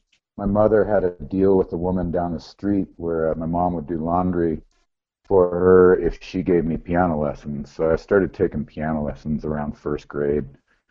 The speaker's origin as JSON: {"language": "English", "region": "Montana", "country": "United States", "tie": "born or raised there", "moved": "as an adult", "lives_now": "Colorado, United States", "said": "I grew up in Montana. I came here to visit some friends and then ended up not going home. So I've been here ever since."}